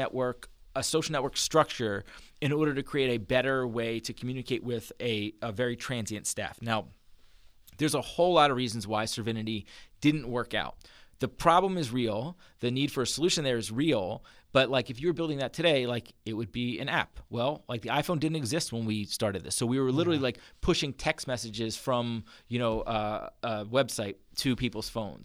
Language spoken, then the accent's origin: English; Philadelphia, Pennsylvania, United States; moved away as an adult; now in Atlanta, United States; I grew up in Philly and I came down for Atlanta to go to school. And Emory undergrad, and I ended up staying for 15 years.